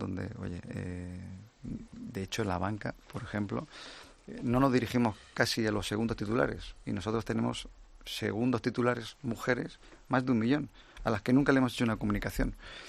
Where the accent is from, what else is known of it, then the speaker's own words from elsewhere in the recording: Spain; yo creo que también nos tenemos que sentir orgullosos como españoles, ¿no?